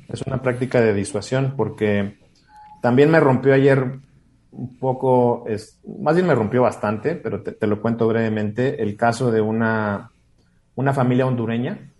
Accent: Mexico; Y pues te sientes mucha impotencia y sientes mucho coraje, mucha tristeza de como mexicano

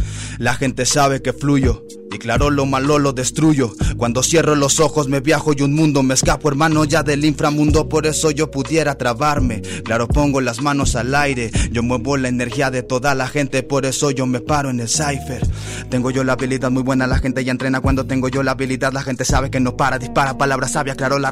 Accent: Guadalajara, Jalisco, Mexico; yo soy de aquí de Guadalajara, de hecho soy de aquí vecino de esta colonia

